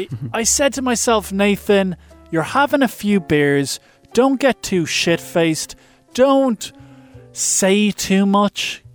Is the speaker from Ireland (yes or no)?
yes; Dublin, Leinster, Ireland; I'm from Dublin. I went to college in DIT. I stayed with my parents the entire time in college.